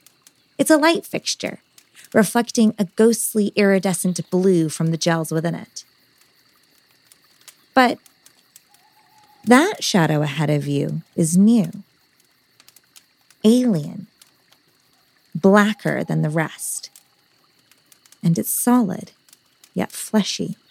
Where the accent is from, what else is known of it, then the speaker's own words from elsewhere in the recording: Bakersfield, California, United States; Today is a very special episode because it not only takes place in my hometown of Bakersfield, California